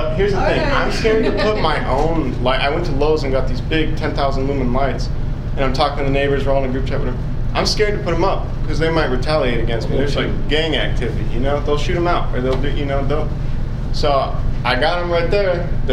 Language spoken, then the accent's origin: English; Sunrise Manor, Nevada, United States; So I was born and raised here in Sunrise Manor on 962 North Christie Lane. I'm 29 years old now, right? I just bought a house on 1829 Los Feliz on April 21st, a couple weeks ago.